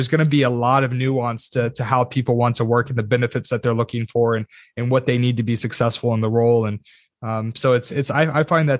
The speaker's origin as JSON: {"language": "English", "country": "United States", "said": "I remember when I was initially recruiting in Romania, as an American"}